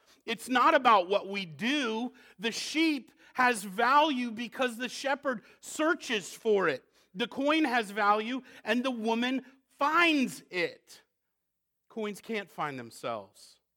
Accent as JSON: {"language": "English", "region": "New England", "country": "United States", "tie": "born or raised there", "lives_now": "Southern United States", "said": "I grew up in New England"}